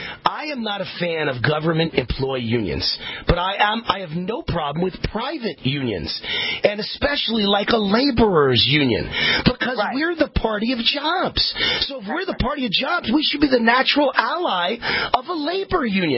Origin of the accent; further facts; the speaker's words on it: Las Vegas, Nevada, United States; including my home state of Nevada and my home city of Las Vegas.